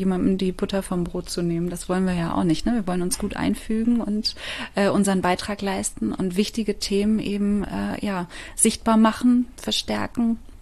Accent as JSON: {"language": "German", "region": "Bremen", "country": "Germany", "said": "Ich bin ja Bremerin."}